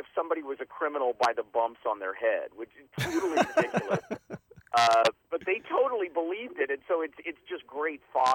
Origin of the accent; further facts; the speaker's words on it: Kansas, United States; I grew up in Kansas, and I remember growing up learning about them.